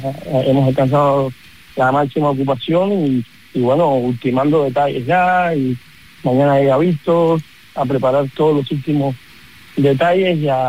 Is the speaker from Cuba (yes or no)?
yes; Cuba; born there; mi madre es canaria, es de Tenerife, y mi padre es cubano, yo nací en Cuba. Y entonces tengo esa fusión en mi sangre